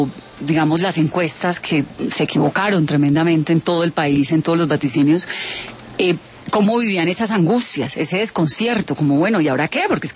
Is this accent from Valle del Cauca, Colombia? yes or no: no; Bogotá, Colombia; A mí, como mujer, como madre, como colombiana, como bogotana